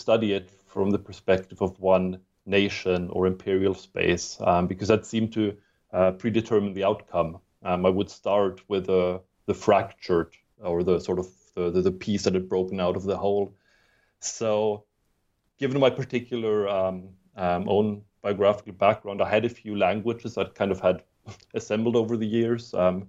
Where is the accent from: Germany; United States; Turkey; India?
Germany; where I grew up in Germany is almost as landlocked as you can be anywhere in Western Europe. It was literally the last village before the Swiss border.